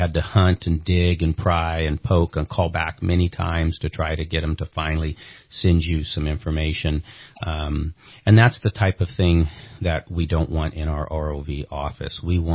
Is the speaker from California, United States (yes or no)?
yes; California, United States; a recall is something that is granted to us as a Californian under the California Constitution.